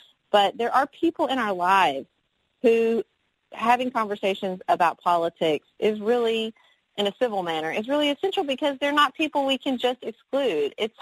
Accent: Paducah, Kentucky, United States; I ran for local office in my hometown of Paducah, Kentucky in 2016

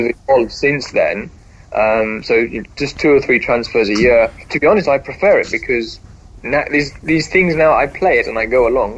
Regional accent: England, United Kingdom; growing up in England, it's either Glory supporting Man United or Glory supporting Liverpool.

